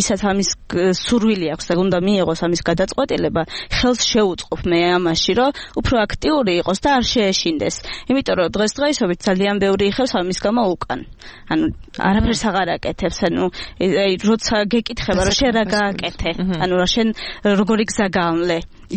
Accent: Adjara, Georgia; დაიბადე და გავიზარდე მაღალმთიანაჭარაში

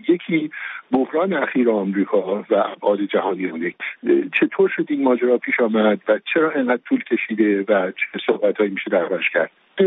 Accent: Iran; born there; به هر حال من در ایران متولد شدم، بنابراین مسئله اقتصاد ایران برای من همیشه مهم بوده.

